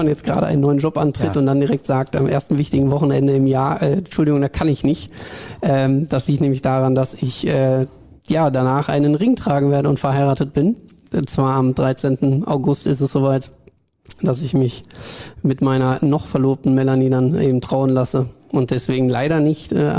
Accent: Hagen, North Rhine-Westphalia, Germany; born there; now in Dortmund, Germany; Jetzt habt ihr einen neuen Dortmunder im Team. Tatsächlich wohne ich hier seit knapp 2 Jahren jetzt. Bin gebürtiger Hagener

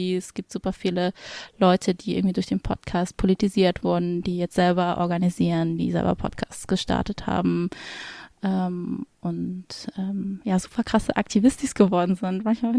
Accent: Hamburg, Germany; now in Frankfurt, Germany; ich komme eigentlich aus Hamburg

